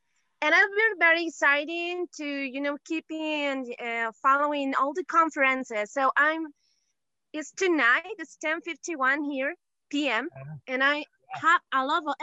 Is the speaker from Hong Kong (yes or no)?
no; Mexico City, Mexico; I'm from Mexico City, you know